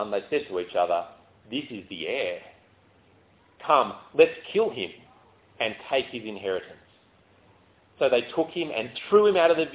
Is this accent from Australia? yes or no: yes; Australia; we enjoy a very high level of literacy growing up in Australia or in the developed world.